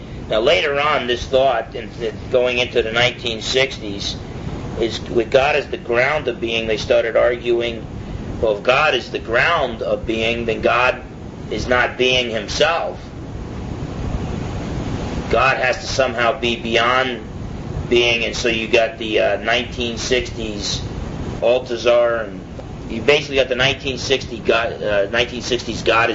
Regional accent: New Jersey, United States; accent: New Jersey; He recognized my accent as being from New Jersey.

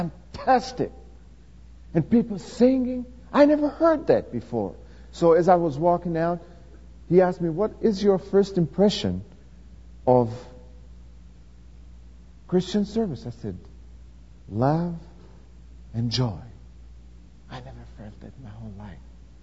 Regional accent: Israel; They told him I'm from Israel.

